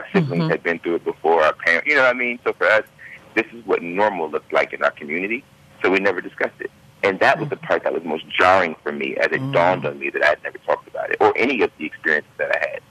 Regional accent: Oxon Hill, Maryland, United States; So I grew up in Oxon Hill. So I grew up just outside of Southeast Washington, D.C.

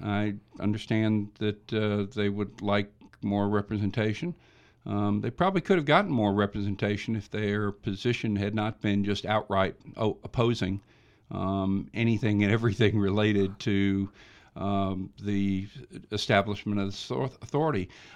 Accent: North Carolina, United States; And I come from Henderson County. We have a long history on water.

